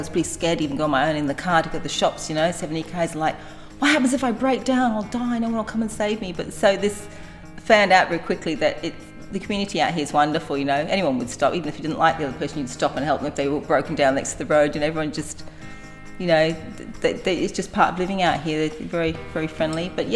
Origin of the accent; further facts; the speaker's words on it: Isle of Man; now in Australia; I'm from the Isle of Man, which is in the Irish Sea